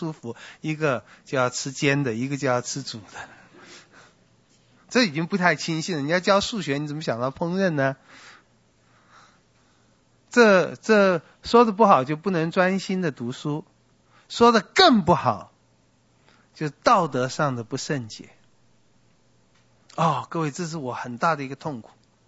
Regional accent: Taiwan

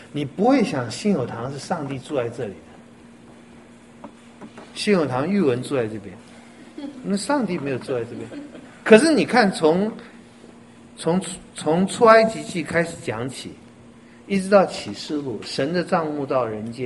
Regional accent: China; 我们中国人的这方面啊，那个弄诡诈，实在太会了

